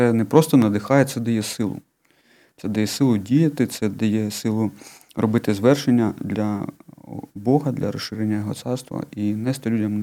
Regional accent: Kyiv, Ukraine; я виріс в Києві, я жив в Києві, але зараз, коли я 2 роки прожив в Харкові

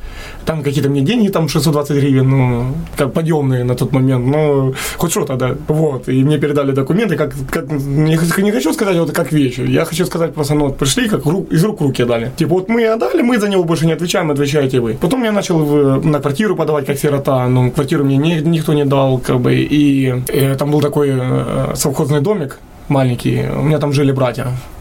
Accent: Donetsk, Donetsk Oblast, Ukraine; Люди не задумуються, там, з Донецька, там, з Луганської області, да, я сам дончанин.

